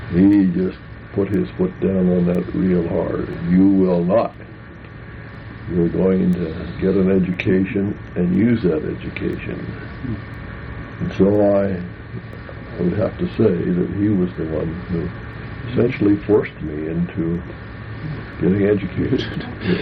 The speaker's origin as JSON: {"language": "English", "town": "Ogden", "region": "Utah", "country": "United States", "tie": "born or raised there", "said": "I was born in Ogden in 1917, and I went to public school in Ogden, Utah, and am now a graduate."}